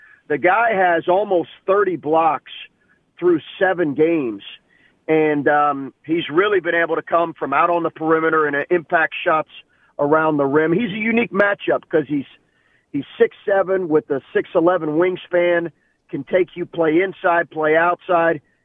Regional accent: Lexington, Kentucky, United States; we grew up in Lexington, Kentucky.

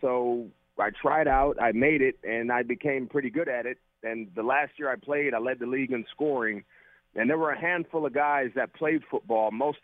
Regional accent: San Francisco, California, United States; I'm a Niner fan, and it's hard because when I'm around Raider fans and they hear my name, like, oh yeah, you're one of us. Slow down. I like the Raiders, but I grew up buying Candlestick.

